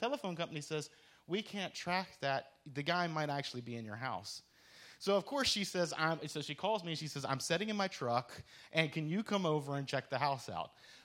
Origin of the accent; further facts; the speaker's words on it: West Virginia, United States; we growing up in West Virginia, you have to take hunter safety course in order to hunt and handle firearms.